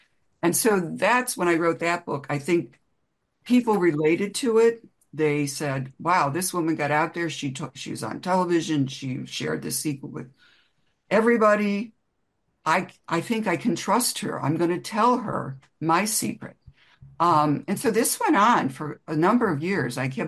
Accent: Ohio, United States; I grew up in Ohio. I live in Illinois.

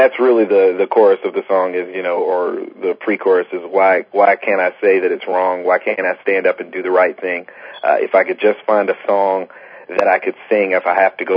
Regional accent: Elizabethton, Tennessee, United States; also born or lived in Nashville / Detroit; No, I grew up in Tennessee, a little small town called Elizabethton, Tennessee, up in the mountains, and moved to Nashville and went to college there, and then I guess almost 10 years ago moved to Detroit.

